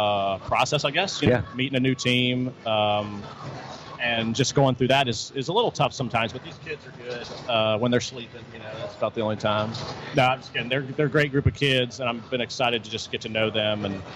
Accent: West Virginia, United States; So I'm originally from West Virginia, born and raised.

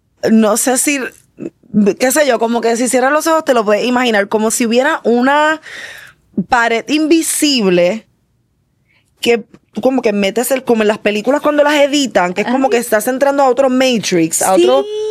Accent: Manatí, Puerto Rico; Yo soy de Manatí.

